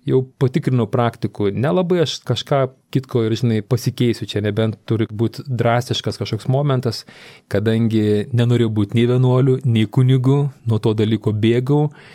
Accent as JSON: {"language": "Lithuanian", "town": "Šiauliai", "region": "Šiauliai County", "country": "Lithuania", "said": "esu šiaulietis ir tuom labai labai didžiuojasi."}